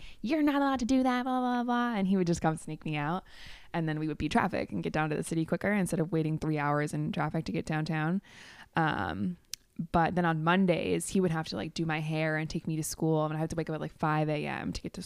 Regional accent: Chicago, Illinois, United States; Let me tell you my life story. I was born in Chicago, born and raised. Go Cubbies. And that was like the most Chicago thing.

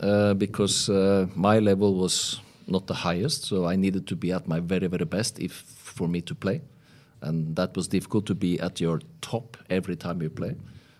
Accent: Norway; English is a second language; I was from Norway. I was a fan of United when I was younger.

